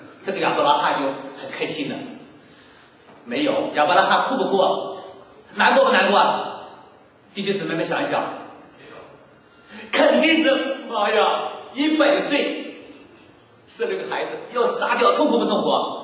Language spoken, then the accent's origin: Chinese; Taiwan; 我不能说我是台湾人。